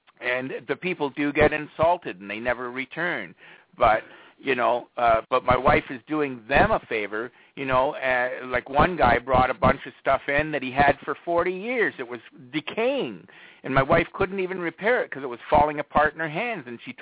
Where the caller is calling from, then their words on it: Canada; I'm calling from Canada.